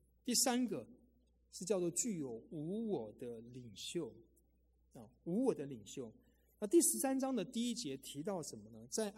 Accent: Taiwan; 那像弟兄我是从台湾来的

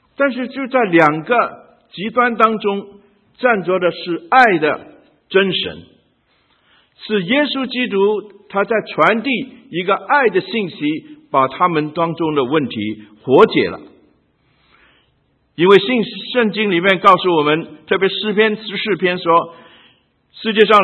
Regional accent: China; 难怪我们中国人把罪的字是非字上面加上四字

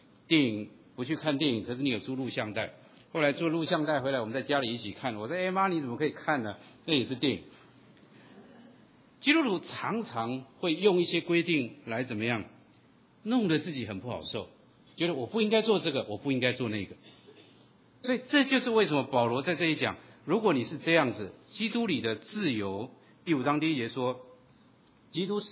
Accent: Taiwan; 所以我小的时候在台湾有一排的电视机

